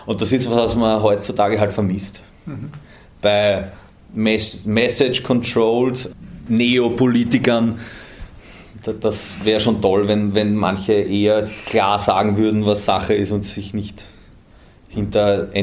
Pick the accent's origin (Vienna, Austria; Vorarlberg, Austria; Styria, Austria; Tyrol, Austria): Vienna, Austria; ich bin Generation Häupl, aufgewachsen in Wien unter seiner Regentschaft